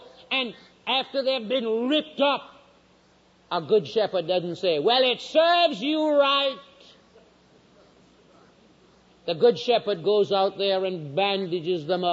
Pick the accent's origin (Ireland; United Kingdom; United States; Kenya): United Kingdom; England; I'm an Englishman, and I remember I was a little boy when the Germans ran the British out at Dunkirk.